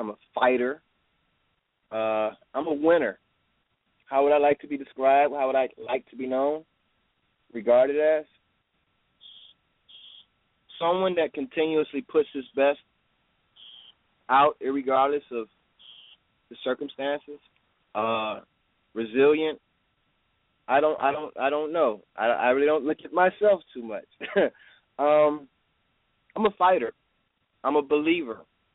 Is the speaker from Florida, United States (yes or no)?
yes; Miami, Florida, United States; I grew up in Miami. I'm from the Overtown area. I understand poverty.